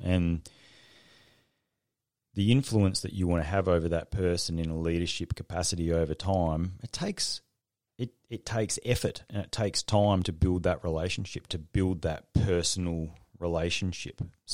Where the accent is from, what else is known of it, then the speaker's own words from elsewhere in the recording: Australia; And because we're scared to have them as an Australian culture, then what quite often happens is we don't ever get that trust back